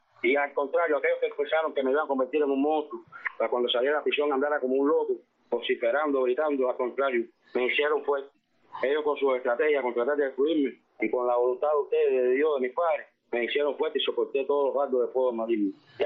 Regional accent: Cuba; nos pertenece a nuestra historia como cubanos.

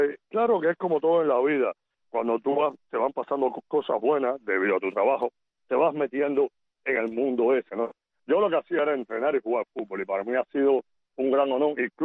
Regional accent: Cuba; yo jugaba como español en aquel tiempo, no pude jugar como cubano, acuérdate que los papeles míos salgo como cubano, pero soy ciudadano español

